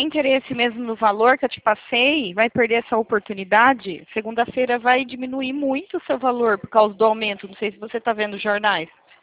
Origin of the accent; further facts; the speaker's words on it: Itatiba, São Paulo, Brazil; eu sou daqui de Itatiba, São Paulo.